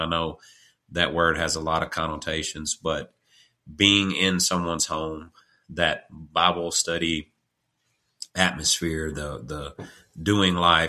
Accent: Arkansas, United States; I'm from Eastern Arkansas, the Delta, as people know it.

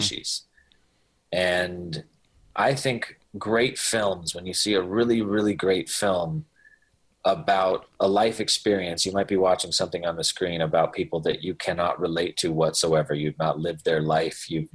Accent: United States; Well, as an American, we're so spoiled.

